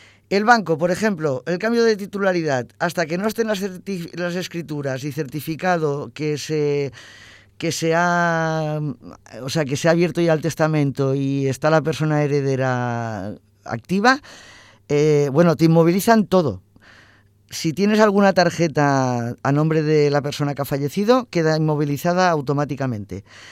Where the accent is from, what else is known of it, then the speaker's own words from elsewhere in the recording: Barcelona, Catalonia, Spain; como somos de aquí de Barcelona, sería la Generalitat de Cataluña.